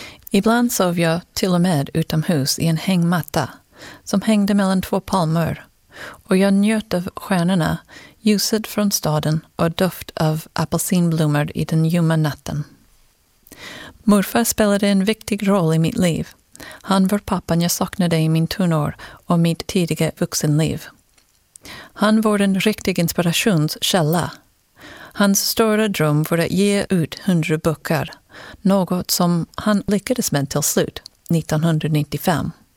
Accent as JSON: {"language": "Swedish", "country": "Mexico", "tie": "born there", "second_language": "Swedish", "said": "Jag är född i Mexiko, men jag hade en amerikansk pappa och en svensk mamma. Vi hade bara möjlighet att besöka Sverige 3 gånger under min uppväxt, så jag lärde mig aldrig språket."}